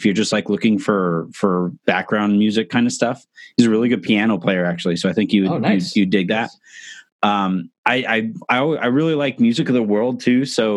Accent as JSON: {"language": "English", "town": "Yorba Linda", "region": "California", "country": "United States", "tie": "born or raised there", "said": "I grew up in Yorba Linda."}